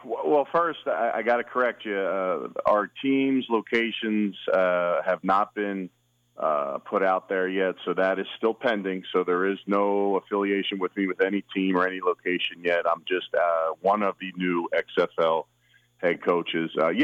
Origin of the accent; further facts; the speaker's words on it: Philadelphia, Pennsylvania, United States; Number one, I'm from Philly, so I got a little hustle in me